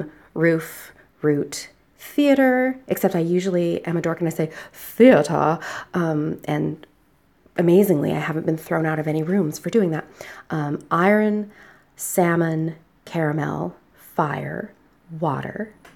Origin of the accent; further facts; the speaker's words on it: Canada; I already said that. I'm Canadian, which plenty of you can probably already tell.